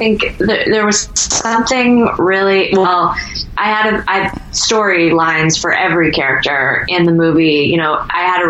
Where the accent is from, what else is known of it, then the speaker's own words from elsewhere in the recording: Malpeque, Prince Edward Island, Canada; I'm not from a town. I'm from Malpeck, Prince Edward Island.